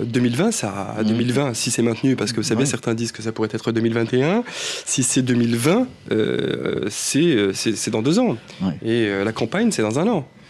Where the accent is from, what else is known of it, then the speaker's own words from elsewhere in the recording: Morocco; born there; moved away; pour parler de la situation du Maroc et des classes, et des différences de classes dans mon pays natal.